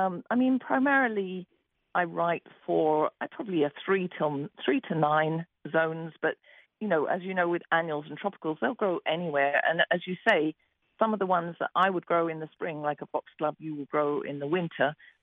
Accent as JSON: {"language": "English", "region": "England", "country": "United Kingdom", "said": "I'm from England."}